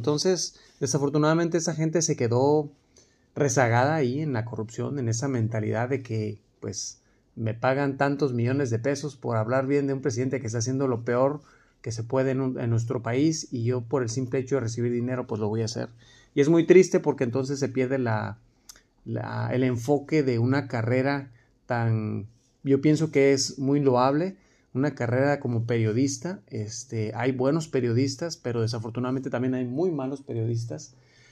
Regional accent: Mexico; creo que va a ser una oportunidad para todos nosotros como mexicanos ir a visitar estos lugares

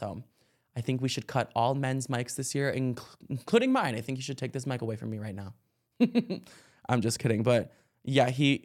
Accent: Ireland; Like I said, we're both Irish lads

